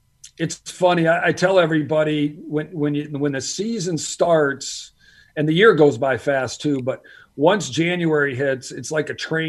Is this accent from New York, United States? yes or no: yes; New York, United States; So I'm a Giants fan. I grew up in New York.